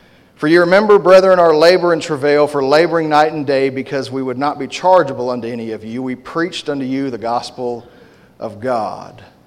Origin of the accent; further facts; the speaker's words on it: Corpus Christi, Texas, United States; born there; And I was born in Corpus Christi, Texas, but I feel more at home in Beeville, Texas than anywhere else.